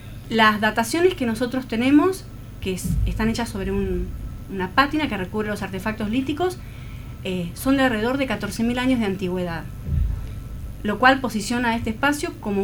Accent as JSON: {"language": "Spanish", "country": "Argentina"}